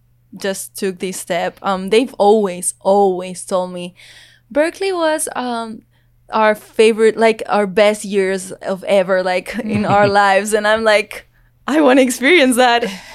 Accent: Barcelona, Catalonia, Spain; first language Catalan; English is a second language; I'm from Barcelona. My native language is Catalan. It's not Spanish.

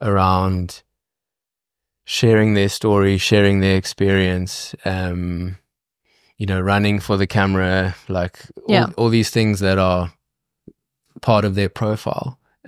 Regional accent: South Africa; And I think being a South African is also quite special in many ways in that world

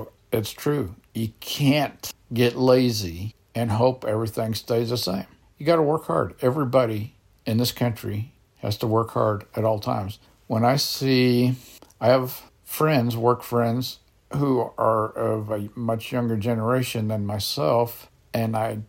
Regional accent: United States; I'm an American. I'm not ashamed of it. I love it. I am thankful for it.

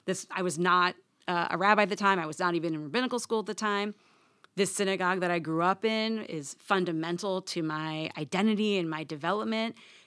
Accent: Cincinnati, Ohio, United States; Even though I grew up in Cincinnati, Ohio, which has always been a little bit more conservative for the state

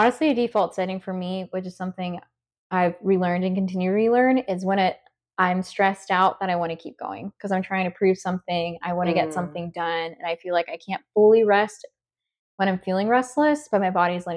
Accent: Jacksonville, Florida, United States; So I am also from Jacksonville, Florida, and Adrienne and I are friends.

